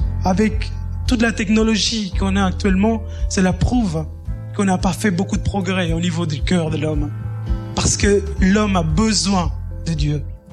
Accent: Panama; Je suis originaire du Panama et lorsque j'étais adolescent, il y a eu vraiment de la haine et de l'amertume à l'égard de mon père.

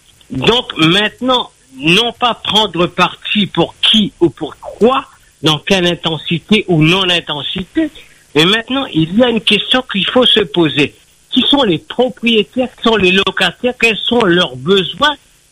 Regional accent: Réunion, France; Je viens de Nice. Donc, je suis propriétaire à La Réunion, et je suis réunionnais, je le dis bien.

